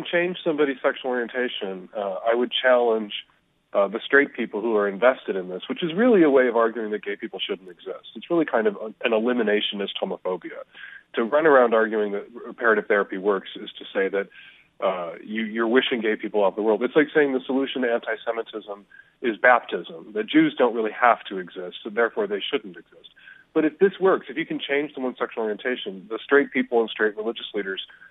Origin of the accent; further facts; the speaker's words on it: Chicago, Illinois, United States; I'm from an Irish Catholic, Northside Chicago family. There's alcoholism in my family history